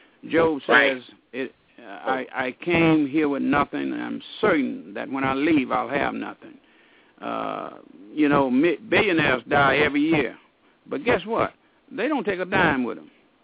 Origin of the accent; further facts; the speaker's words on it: Alabama, United States; I'm from Alabama, and it happens time and time and again down there because people are so superstitious.